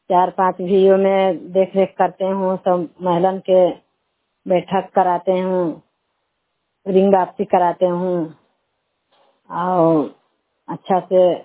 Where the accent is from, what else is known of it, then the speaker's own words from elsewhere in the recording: Damodarpur, Bihar, India; दामोदरपुर ग्राम के रहने वाली हूँ। मैं सोहा पंचायत निवासी है।